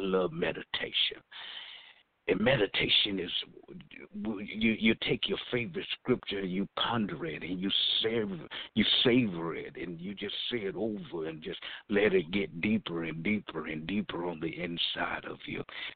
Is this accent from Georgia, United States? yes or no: yes; Georgia, United States; So it reminds me, from my hometown, we have a tourist attraction. I'm from Georgia, and we have a tourist attraction.